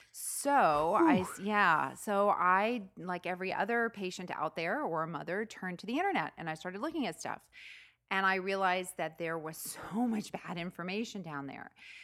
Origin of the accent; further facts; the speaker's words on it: Winnipeg, Manitoba, Canada; now in London, Canada; Right. I'm from Winnipeg.